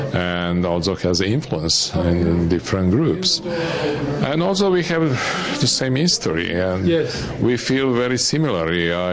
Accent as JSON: {"language": "English", "country": "Serbia", "said": "I'm from Serbia."}